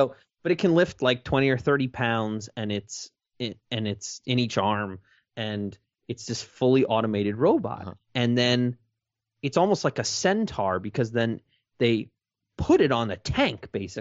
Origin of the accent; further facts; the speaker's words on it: Maryland, United States; No, I grew up in Maryland.